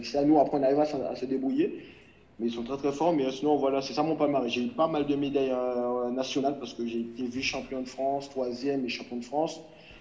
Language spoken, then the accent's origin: French; Marie-Galante, Guadeloupe; Marie-Galante, c'est dans mon cœur, donc c'est ma terre-mère